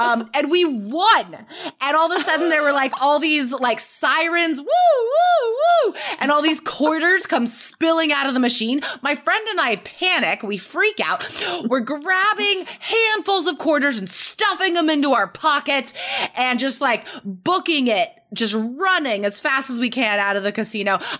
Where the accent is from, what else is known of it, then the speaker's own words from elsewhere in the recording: Carson City, Nevada, United States; When I was in high school, I grew up in Nevada, Carson City, Nevada